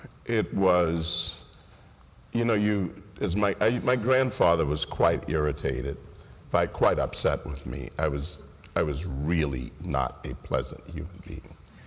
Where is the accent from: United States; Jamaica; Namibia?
United States; the South; he's from the North, I'm from the South, totally different backgrounds